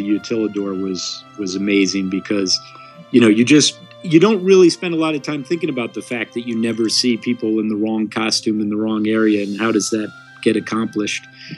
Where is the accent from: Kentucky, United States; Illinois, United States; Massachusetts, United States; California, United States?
California, United States; I used to go to Disneyland a lot as a kid. I'm originally from California, but I haven't been back to Disneyland since I was probably about 15